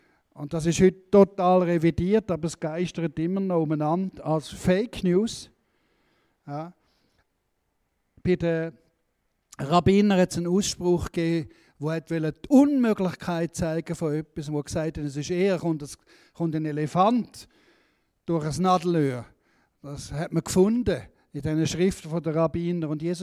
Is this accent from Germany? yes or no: no; Switzerland; Aber trotzdem sind wir reich als Schweizer, oder?